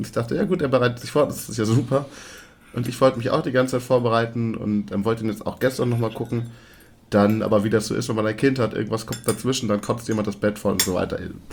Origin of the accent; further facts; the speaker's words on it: Leer, Lower Saxony, Germany; Ich meine, wir kommen ja beide aus Leer in Ostfriesland. Das ist ja nun mal teilweise bis zu einem Meter unter Meeresspiegel.